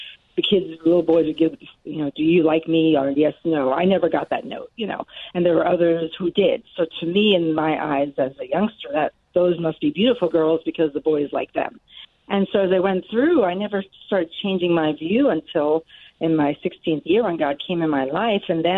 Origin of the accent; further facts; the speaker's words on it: New York City, New York, United States; as a youngster, I grew up in New York City.